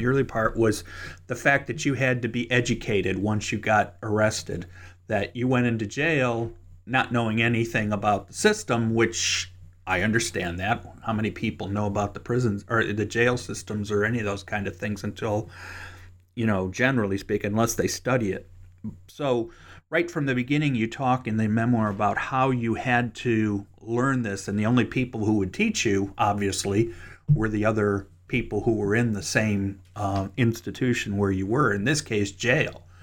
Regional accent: Cleveland, Ohio, United States; I'm actually from Cleveland, but been down here in Kentucky for a while.

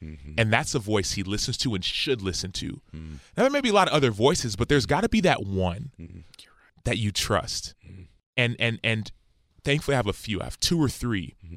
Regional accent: Dallas, Texas, United States; born there; Since I was little, my parents were born and raised in Nigeria. I was born in Dallas, Texas. But since we were little, every Christmas and New Year's, we would spend in Nigeria.

